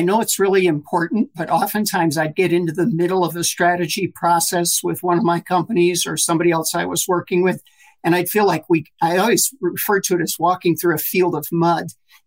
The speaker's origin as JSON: {"language": "English", "town": "Lansing", "region": "Michigan", "country": "United States", "tie": "born or raised there", "said": "I grew up in Lansing, Michigan. So we drove from Lansing to Detroit"}